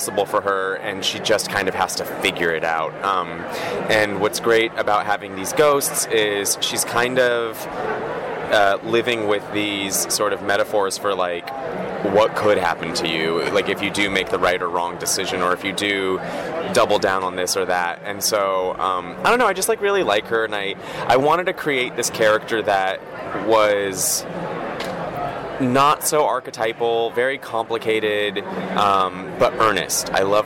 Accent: Los Angeles, California, United States; I'm from Los Angeles.

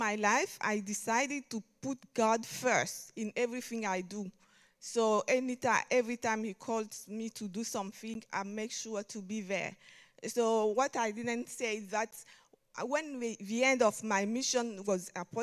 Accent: Côte d’Ivoire; now in Rome, Italy; I'm from Ivory Coast. I've been in this church for 2 years now.

